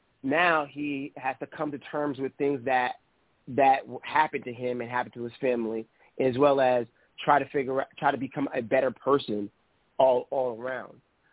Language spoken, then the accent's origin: English; Boston, Massachusetts, United States; … and I are literally birthday twins. We're both from Boston.